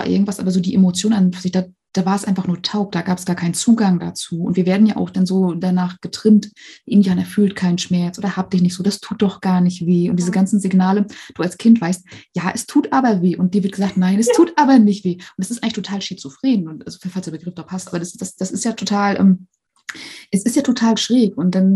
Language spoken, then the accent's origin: German; East Germany, Germany; born there; ich bin im Osten geboren, im Osten Deutschlands